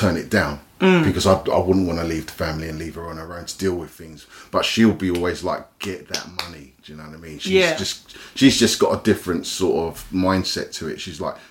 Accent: London, United Kingdom; I'm from East London. I love East London.

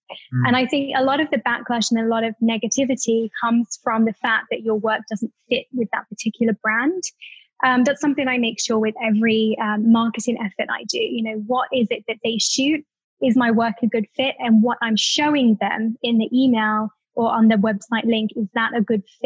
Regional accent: United Kingdom; being British, I'm also very honest.

